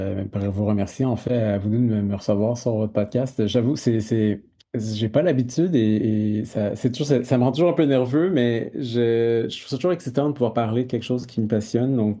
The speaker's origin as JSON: {"language": "French", "town": "Montreal", "region": "Quebec", "country": "Canada", "tie": "born or raised there", "said": "j'ai grandi à Montréal, ça fait plus de 30 ans que j'habite ici"}